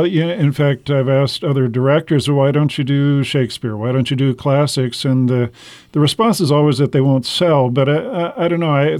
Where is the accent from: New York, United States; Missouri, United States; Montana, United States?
Montana, United States; Billings; moved away; also born or lived in Seattle / San Diego; Well, I grew up here in Billings and then left for about 40 years and moved back here about 8 years ago.